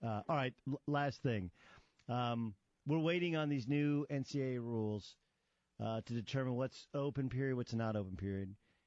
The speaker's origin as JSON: {"language": "English", "region": "California", "country": "United States", "said": "I live in Southern California, man. I'm from Orange County."}